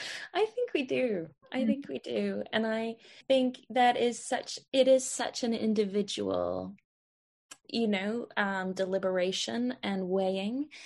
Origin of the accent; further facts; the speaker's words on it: Sweden; I grew up in Sweden